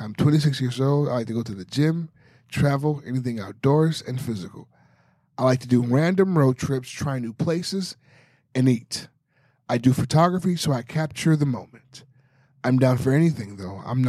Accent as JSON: {"language": "English", "town": "Miami", "region": "Florida", "country": "United States", "said": "My favorite team is anything from Miami. I'm from Miami, so I like the Miami Hurricanes."}